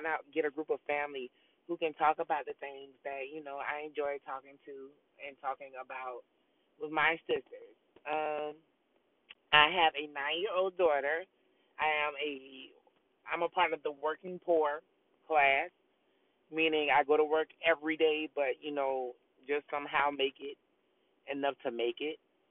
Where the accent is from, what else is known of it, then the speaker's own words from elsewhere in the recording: Georgia, United States; I'm from Georgia.